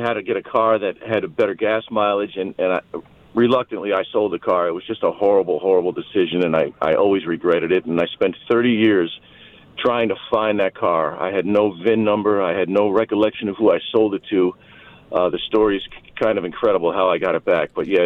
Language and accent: English; Williamsville, New York, United States; it was kind of my identity growing up in Williamsville.